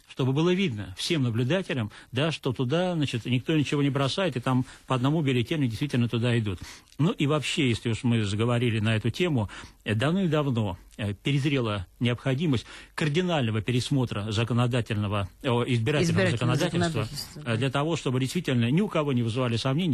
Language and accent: Russian; Saint Petersburg, Russia; как в моем родном городе Петербурге